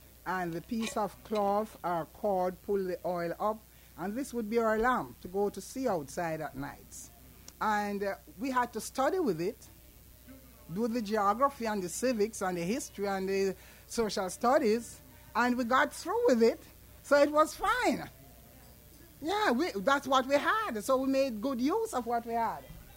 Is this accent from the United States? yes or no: no; Jamaica; I'm a Jamaican storyteller. I was born and raised in the country part of Jamaica. The east of Jamaica, they call it the Rio Grande Valley.